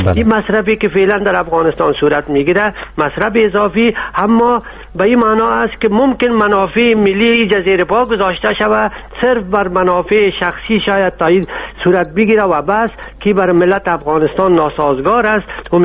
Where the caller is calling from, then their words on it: Germany; از آلمان هستم.